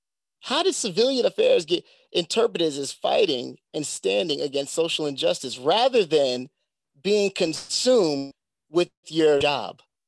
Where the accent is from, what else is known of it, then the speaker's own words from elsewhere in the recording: Bronx, New York, United States; You know, I'm from the Bronx, you know what I mean? And there are things that I would see in the Bronx